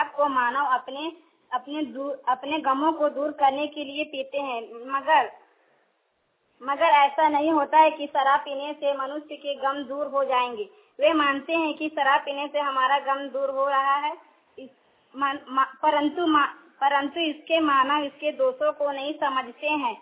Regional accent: Bhalwara, India; मैं 9th class में पढ़ती हूँ। मैं भलवारा गांव से आती हूँ। मैं उच्च विद्यालय मोरांगी में पढ़ती हूँ।

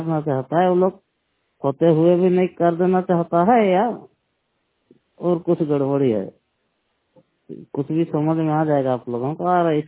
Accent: Jharkhand, India; राज्य झारखंड जिला सरायकेला खरसावां से 100% ब्लाइंड बात कर रहा हूँ। मेरा गांव ग्रामीण क्षेत्र कुम्हार रेडिंग है जी।

